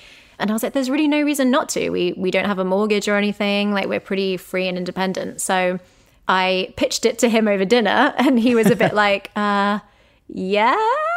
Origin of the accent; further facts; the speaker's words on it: England, United Kingdom; we are English people with a corgi